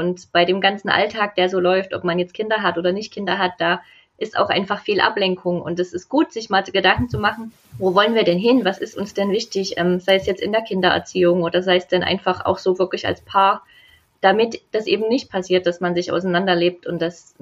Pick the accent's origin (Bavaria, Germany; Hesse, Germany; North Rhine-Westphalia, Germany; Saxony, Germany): Saxony, Germany; Dresden; Wir kommen beide aus Dresden, beziehungsweise wohnen in Dresden. Ich bin 37 Jahre alt